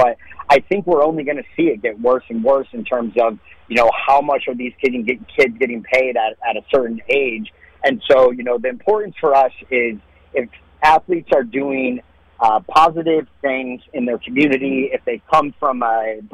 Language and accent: English; Florida, United States; because I'm from South Florida, I live in South Florida